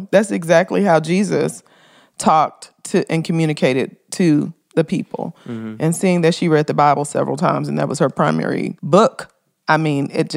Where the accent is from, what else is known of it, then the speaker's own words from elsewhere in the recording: Memphis, Tennessee, United States; Come on, Memphis. That's my hometown.